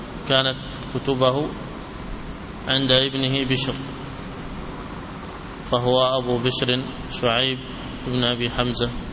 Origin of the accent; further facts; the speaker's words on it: Syria; فين حمص؟ سوريا. أنا شامي.